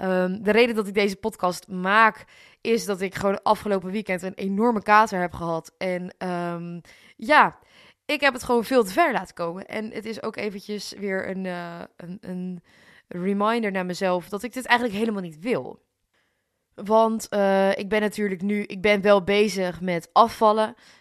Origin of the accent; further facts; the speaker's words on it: Nijkerk, Gelderland, Netherlands; Ik ben opgegroeid in Nijkerk. En nu zal ik niet zeggen dat Nijkerk dan per se zo'n plek is waar enorm veel wordt gedronken. Maar het is wel een wat boersere omgeving, zeg maar.